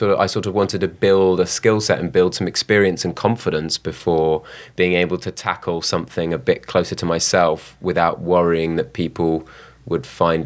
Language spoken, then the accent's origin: English; London, United Kingdom; I grew up in Merton Park, which is southwest London. My family is still near there, quite near to where the Wimbledon tennis stadium is.